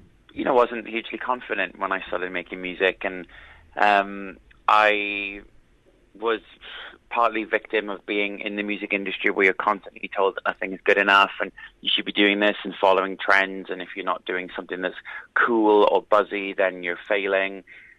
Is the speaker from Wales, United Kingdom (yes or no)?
yes; Wales, United Kingdom; And growing up in the South Wales valleys, there's a lot of, you know, there's a lot of praise